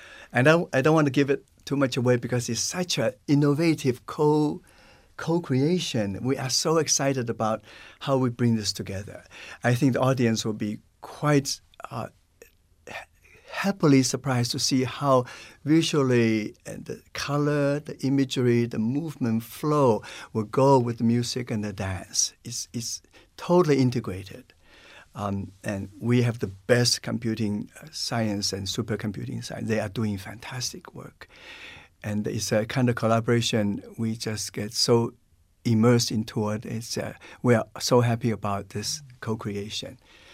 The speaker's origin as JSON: {"language": "English", "country": "China", "tie": "born or raised there", "second_language": "English", "said": "I come from China, I grew up from China, and during the war I was in the village, I was immersed in nature"}